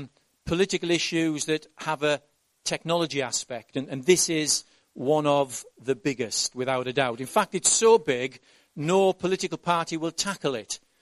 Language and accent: English; United Kingdom; born there; I am British because I was born in Britain.